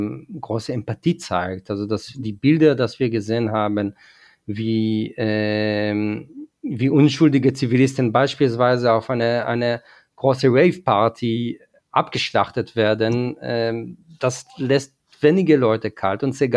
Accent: Israel; now in Germany; selber bin ich aus Israel. Ich bin dort aufgewachsen und lebe seit 23 Jahren in Deutschland.

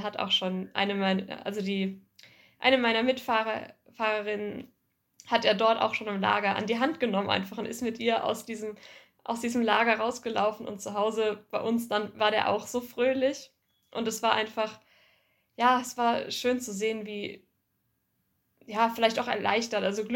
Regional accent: Baden-Württemberg, Germany; bei uns im Dorf, also dort, wo ich herkomme, in der Nähe von Heilbronn.

